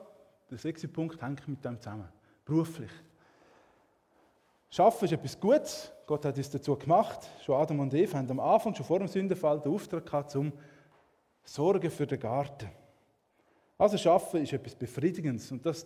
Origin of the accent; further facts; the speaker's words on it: Switzerland; wo man nicht gerne darüber redet, als Schweizer besonders.